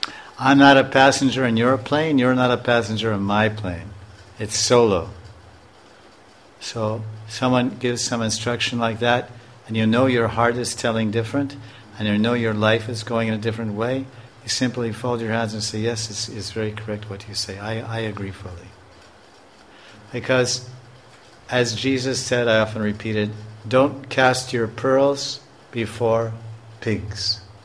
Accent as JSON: {"language": "English", "region": "New York", "country": "United States", "said": "We're all from New York, but we have. You like Italian food, I like Mexican food. You like American food, I like Indian food. But we're all New Yorkers."}